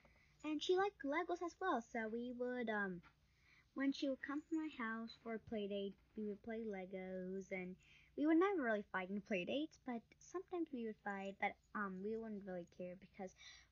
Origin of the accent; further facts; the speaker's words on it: South India, India; Where are you from? And I was like, South India.